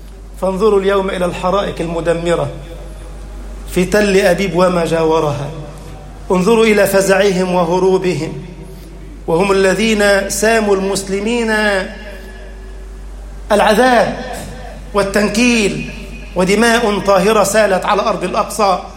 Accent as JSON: {"language": "Arabic", "country": "Egypt", "said": "اللهم اجعل بلدنا مصر أمنا أمانا، سخاء رخاء."}